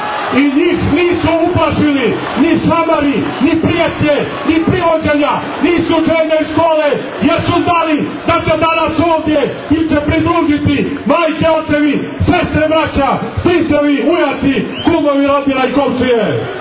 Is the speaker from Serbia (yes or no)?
no; Montenegro; Ovdje smo došli iz Podgorice, Bara, Hercegovog, Nikšića, Andrijevice, Mojkovca, Berana, Bijelopolja, Fjavalja i drugih krajeva Crne Gore